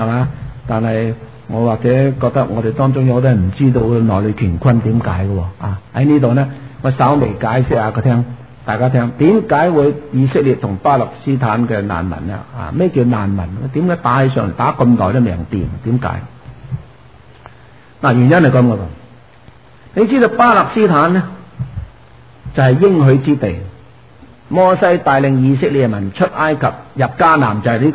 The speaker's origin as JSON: {"language": "Cantonese", "region": "Guangdong", "country": "China", "said": "譬如我哋广东人。"}